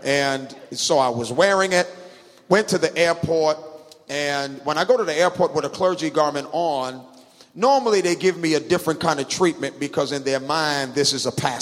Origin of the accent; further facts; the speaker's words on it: Atlanta, Georgia, United States; And I said, I am from Atlanta.